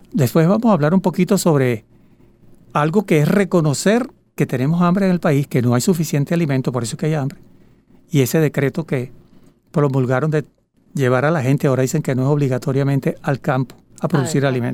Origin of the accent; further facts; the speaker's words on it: Venezuela; sino como venezolanos, cosas que llevamos en esa Venezuela que tenemos en la piel, o dentro de nuestra piel.